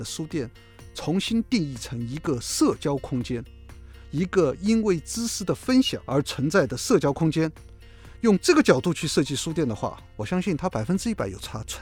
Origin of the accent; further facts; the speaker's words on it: Shanghai, China; 我作为一个上海人，感受到上海小吃的变化和变迁